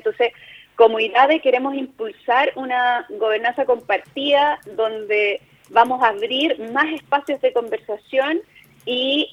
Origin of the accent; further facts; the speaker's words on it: Concepción, Biobío, Chile; Yo vengo llegando a la región, si bien soy penquista, hace varios años estuve afuera